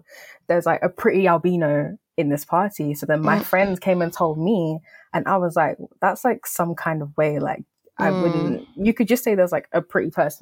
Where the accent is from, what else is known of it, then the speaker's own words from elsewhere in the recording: United Kingdom; born there; So I was born in the UK.